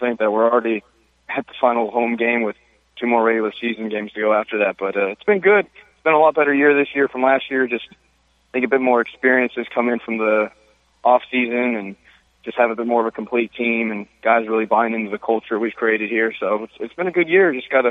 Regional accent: California, United States; No accent for me. I'm from California, so.

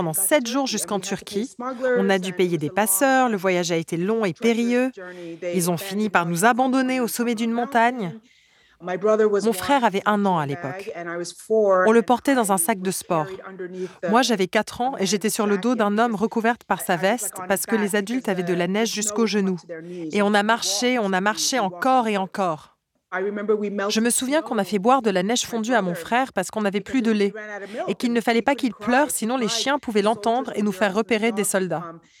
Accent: New York, United States; also born or lived in Iran; Je vis à New York, mais je suis née en Iran. Avec ma famille, on a quitté l'Iran quand j'avais 4 ans pour s'installer à New York où j'ai vécu toute ma vie.

